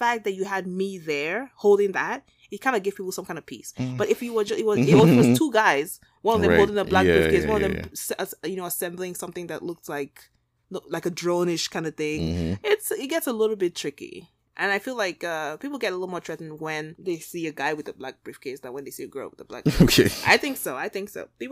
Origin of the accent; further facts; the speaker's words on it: Nigeria; now in United States; that was definitely the first place I came to from Nigeria.